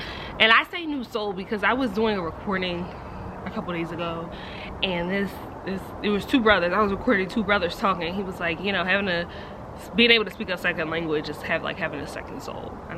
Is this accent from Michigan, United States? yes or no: no; Philadelphia, Pennsylvania, United States; I'm from Philly, so I'm used to being around people from Philly, but being in Texas, you know, I'm now around Texans.